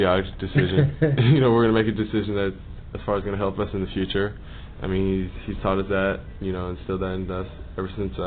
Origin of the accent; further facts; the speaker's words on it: Florida, United States; You know, just being a kid growing up in Florida